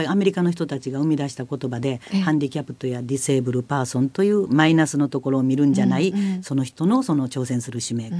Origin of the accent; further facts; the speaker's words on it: Kansai, Japan; accent: Kansai; 関西弁で